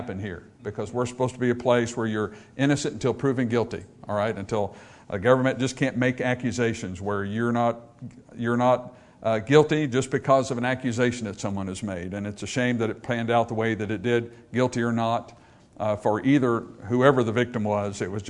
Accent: United States; to me, it was embarrassing as an American to think that all of this was being played out in front of all these other nations of the world on television.

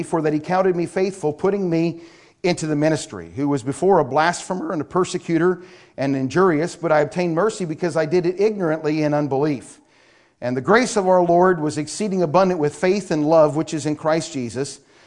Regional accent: Washington, United States; I'm a guest. I'm from Washington State. I grew up in Washington State all my life.

